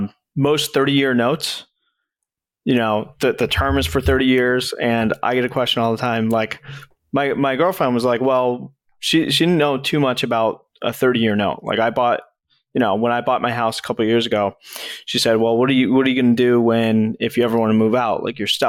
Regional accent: Springfield, Massachusetts, United States; so I'm from Springfield, Mass. I'm a Springfield, Mass kind of guy

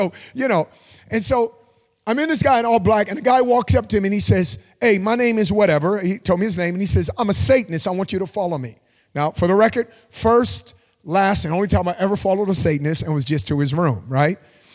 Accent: California, United States; I'm from California, my wife and I. California has a smell.

